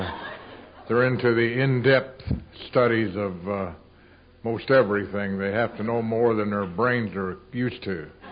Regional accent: Louisville, Kentucky, United States

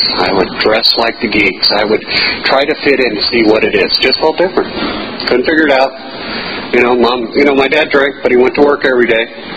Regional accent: California, United States; So I went in, and I was from California, so I didn't know what humidity was.

